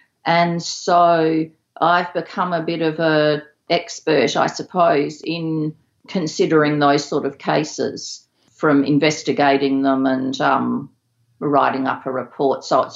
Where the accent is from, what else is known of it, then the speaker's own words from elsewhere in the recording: Australia; I was born in Australia, I've grown up in Australia